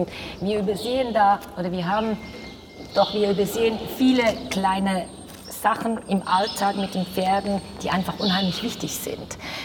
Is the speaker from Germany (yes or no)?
no; Switzerland; Also das ist auch bei uns in der Schweiz.